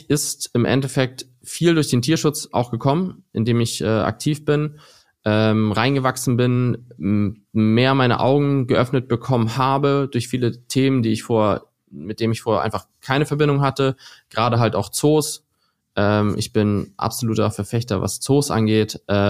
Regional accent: Schleswig-Holstein, Germany; Ja, ich bin halt Kind des Nordens. Ich komme aus der Nähe von Kiel, so ein kleineres Dorf zwischen Hamburg und Kiel. Und ich war halt immer nah am Wasser.

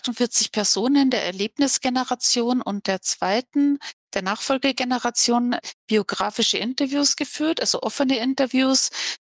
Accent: Neutraubling, Bavaria, Germany; also born or lived in Regensburg; Ich bin in Regensburg geboren und in Neutraubling in einer vertriebenen Gemeinde 8 Kilometer südöstlich von Regensburg aufgewachsen.

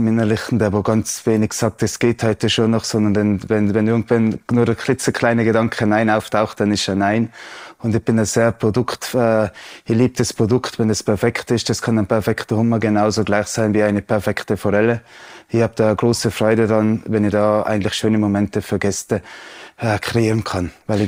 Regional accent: Austria; wie die Zeugnisvergabe für die Küche bei uns in Österreich

